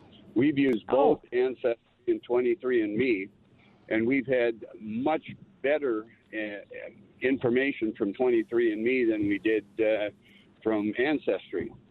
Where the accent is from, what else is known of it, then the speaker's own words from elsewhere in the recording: Minnesota, United States; Hi, and being a Minnesotan, I'm really impressed to hear about this wonderful service you have in Wisconsin.